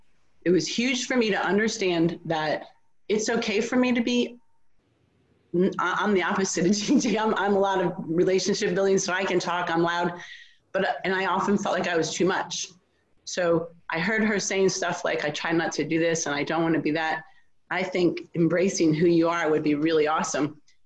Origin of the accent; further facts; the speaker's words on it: Pennsylvania, United States; now in Georgia, United States; I'm from Pennsylvania. Most of my family is in the Northeast. I now live in Georgia.